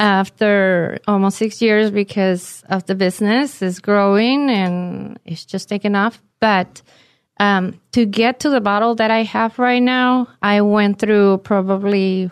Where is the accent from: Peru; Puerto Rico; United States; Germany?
Peru; Lima; English is a second language; I'm original from Peru, Lima.